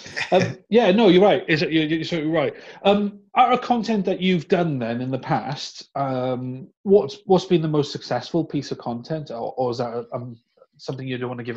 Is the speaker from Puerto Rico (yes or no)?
no; Wales, United Kingdom; accent: Welsh; because they don't understand my Welsh accent mostly.